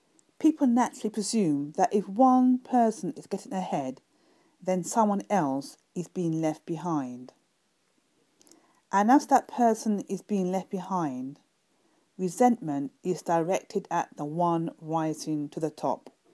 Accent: London, United Kingdom; from London, UK.

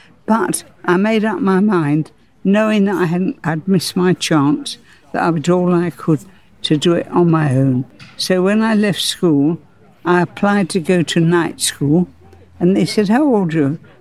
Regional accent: Margate, South East England, United Kingdom; born or raised there; also born or lived in Chelsea

